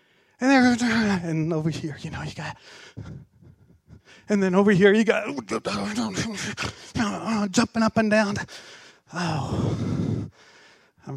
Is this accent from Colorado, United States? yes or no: no; North Carolina, United States; I was raised in the mountains of North Carolina, very, very Southern.